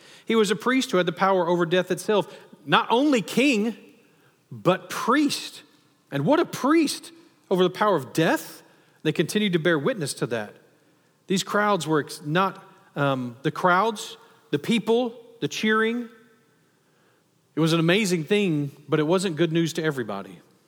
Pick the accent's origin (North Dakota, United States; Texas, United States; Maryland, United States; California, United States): Texas, United States; You can't king us, especially as a Texan, right?